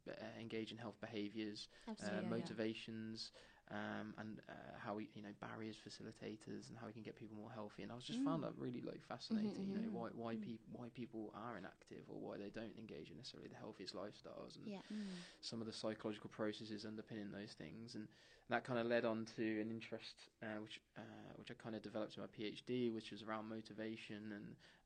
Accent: Wellingborough, East Midlands, United Kingdom; No, so I grew up in Northamptonshire.

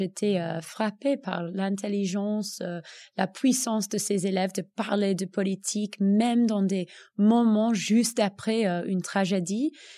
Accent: United States; French is a second language; moi, je suis américaine

